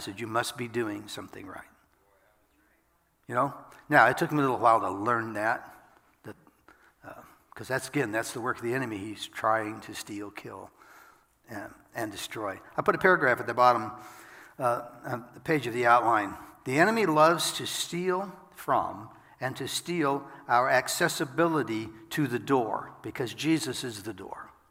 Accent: United States; Well, I'm an American. So, I want to be happy.

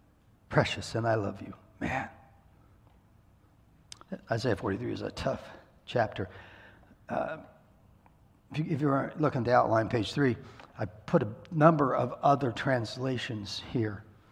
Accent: Iowa, United States; Now, I grew up in Iowa.

